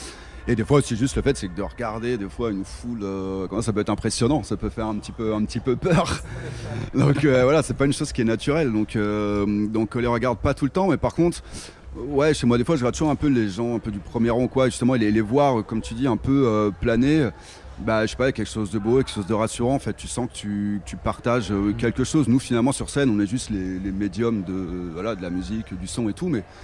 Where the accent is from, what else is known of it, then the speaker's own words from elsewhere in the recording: Bourgogne-Franche-Comté, France; born there; also born or lived in Montpellier / Dijon / Paris; Je suis né en Bourgogne, j'ai fait mes études de photo à Montpellier. Et après, j'ai fait Dijon et puis Paris.